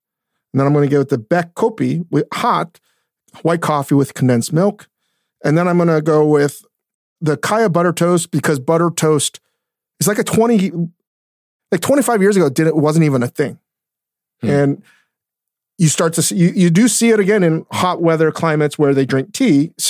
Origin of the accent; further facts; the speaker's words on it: Malaysia; I think if it's brunch, and particularly being Malaysian, you can't do this without getting some kind of tea.